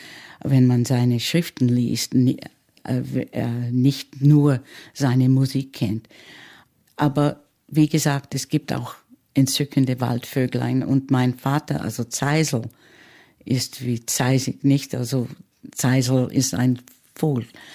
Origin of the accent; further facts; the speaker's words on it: Los Angeles, California, United States; also born or lived in New York; ich bin in New York geboren und da habe ich keine Erinnerungen. Erst in Los Angeles als Zweijährige oder noch älter habe ich beginnen die Erinnerungen